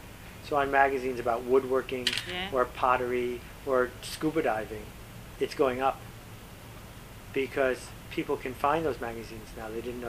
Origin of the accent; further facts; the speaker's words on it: Buffalo, New York, United States; when I was growing up in Buffalo